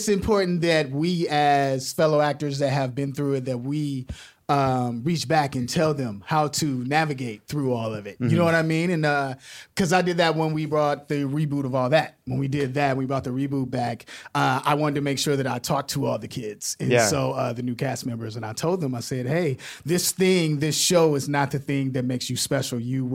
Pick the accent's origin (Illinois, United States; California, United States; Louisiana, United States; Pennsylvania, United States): Illinois, United States; Chicago; I make burgers, too. I'm from Chicago. Shout out to Chicago.